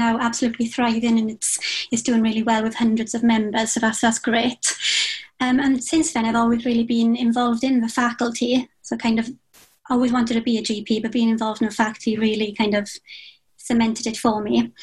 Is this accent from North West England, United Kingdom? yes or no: no; Wales, United Kingdom; I'm Welsh trainee. I'm from Wales. It's not much getting away from the accent.